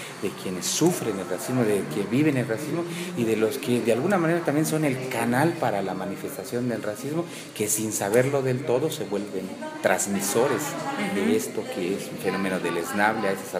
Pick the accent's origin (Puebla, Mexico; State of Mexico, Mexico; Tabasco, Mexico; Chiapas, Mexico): Chiapas, Mexico; Bien, pues primero soy chiapaneco. Nunca había problematizado tanto mi origen hasta que empecé a acercarme al tema del racismo.